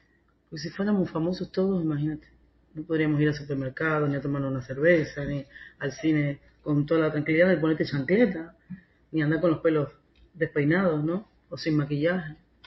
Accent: Guanabacoa, Havana, Cuba; Yo soy una chica de Guanabacoa que creció entre tambores y guitarras, con un padre guitarrista que me despertaba a la mañana con las melodías de sus canciones favoritas

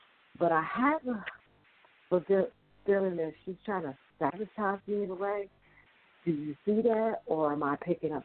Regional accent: Little Rock, Arkansas, United States; born there; now in Nashville, United States; No, I live in Nashville. I was born in Little Rock. I would live in Nashville.

